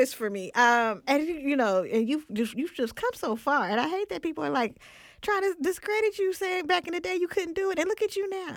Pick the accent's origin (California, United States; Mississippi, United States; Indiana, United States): California, United States; Oakland; Because back then, it's like people would say, I'm from San Francisco